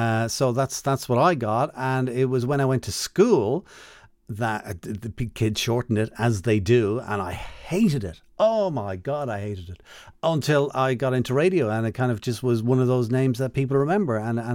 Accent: Dublin, Leinster, Ireland; And I'm from Dublin, which is kind of, say, halfway between the very top of the country and the bottom.

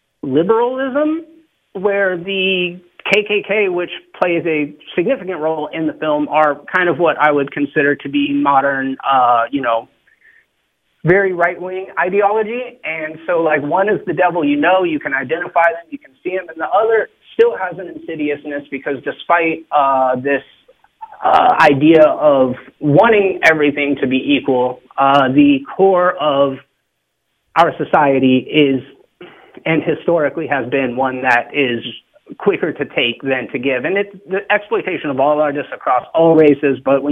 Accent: the South, United States; one of the beautiful things about growing up in the South, is I know that for many, many reasons, we are even still to this day backwards at some times

